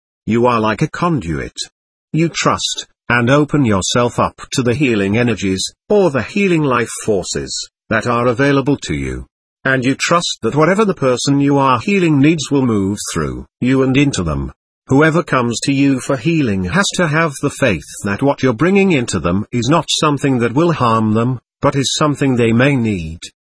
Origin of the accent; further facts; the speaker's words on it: Trinidad & Tobago; I was born in Trinidad. People here are fascinated when they meet me because of my accent. It was great growing up there, among so many races and creeds.